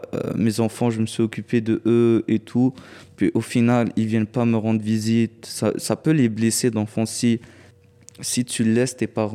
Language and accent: French; Morocco; Ben, chez nous, au Maroc